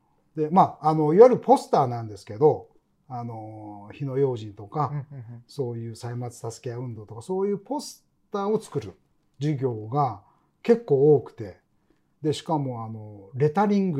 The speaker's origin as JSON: {"language": "Japanese", "town": "Ukashima", "region": "Yamaguchi", "country": "Japan", "tie": "born there", "said": "その周防大島で生まれたんですけれど、正確にはそこからさらに船に乗って、 はい、渡っていく小さな小さな島で生まれたんですよ。浮鹿島っていう島なんですけれど、"}